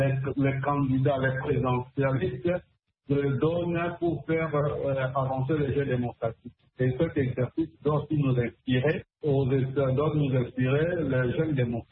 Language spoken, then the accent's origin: French; DR Congo; surtout chez nous au Congo, nous souhaitons.